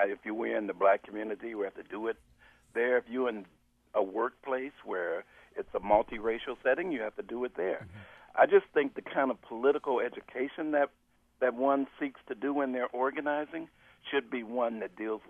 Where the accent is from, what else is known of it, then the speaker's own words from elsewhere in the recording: Detroit, Michigan, United States; I grew up in Detroit and worked in the auto plants there